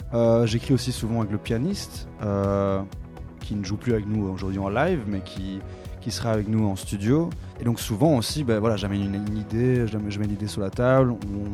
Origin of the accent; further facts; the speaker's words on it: Brussels, Belgium; alors que moi je viens de Bruxelles.